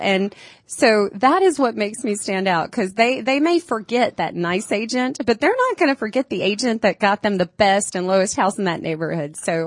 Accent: Buford, Georgia, United States; I grew up in Gwinnett, okay. In the Buford area. So I still cover that area just because I'm familiar. It feels like home still, sure, when I come there.

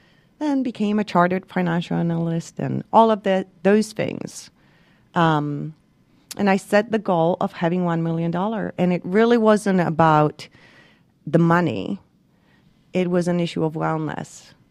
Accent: Poland; So I was born and raised in Poland. Actually, during communism, believe it or not.

